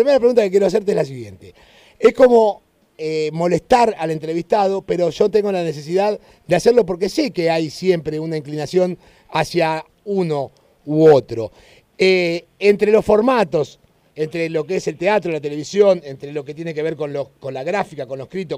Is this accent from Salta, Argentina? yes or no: no; La Plata, Buenos Aires Province, Argentina; a los que somos de La Plata